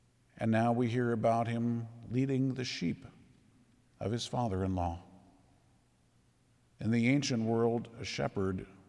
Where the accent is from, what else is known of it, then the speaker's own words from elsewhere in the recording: Minnesota, United States; Said, good thing we're from Minnesota, where the weather changes all the time